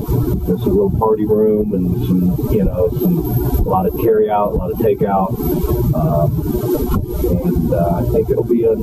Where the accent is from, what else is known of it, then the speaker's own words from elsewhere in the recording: Westerville, Ohio, United States; And, I grew up in Westerville, so it's a home for us.